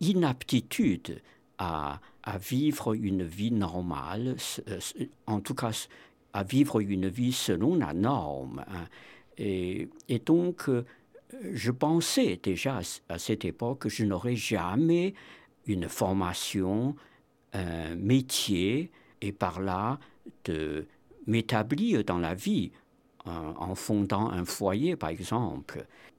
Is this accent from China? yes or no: yes; China; moved away as an adult; Parce que j'ai quitté la Chine dans des conditions un peu imprévues. À ce moment-là, j'étais un jeune homme de 19 ans et demi.